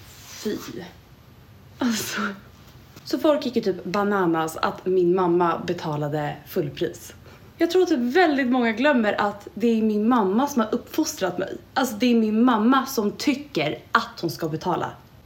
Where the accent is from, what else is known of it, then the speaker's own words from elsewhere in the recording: Sweden; Men jag är svensk, jag kommer från Sverige, min mamma är svensk.